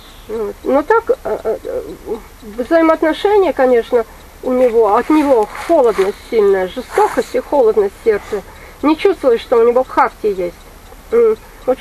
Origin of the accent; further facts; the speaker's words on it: Tajikistan; moved away; Я из Таджикистана сюда приехала.